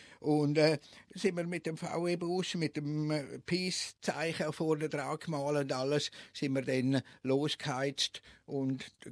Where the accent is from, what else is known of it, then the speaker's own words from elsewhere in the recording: Switzerland; was man ja nicht darf als Schweizer